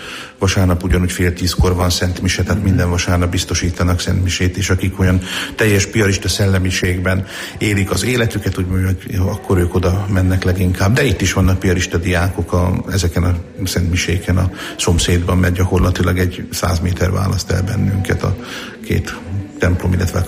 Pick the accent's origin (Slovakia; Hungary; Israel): Slovakia; Šamorín, Trnava Region; also born or lived in Vajka; tehát onnit származom, de 4 éves korunkban költöztünk Somorjára, és akkor a vízlépcső építése miatt is, és itt Somorjainak tartom igazán magam, mert hát amióta úgymond az eszemet tudom, azóta Somorjai vagyok.